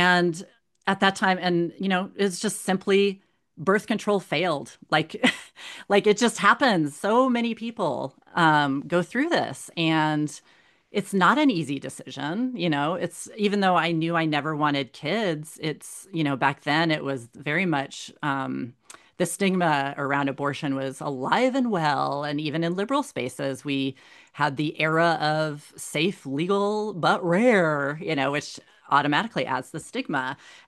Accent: Colorado Springs, Colorado, United States; I grew up in Colorado Springs, and it's a military, you know, it has an Air Force Academy down there. My dad was an English professor in the Air Force Academy there, and I was born on the Air Force Academy there.

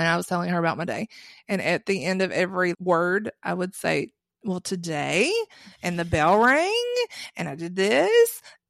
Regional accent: Harlan, Kentucky, United States; And the reason also on this subject, my dad was born and raised in Harlan, Kentucky. Mm-hmm. And so was I, born and raised in Harlan, Kentucky.

